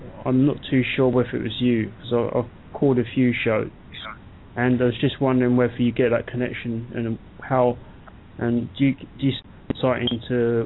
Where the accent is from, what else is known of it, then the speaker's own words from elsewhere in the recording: England, United Kingdom; Yeah, I'm from England. I think I called in before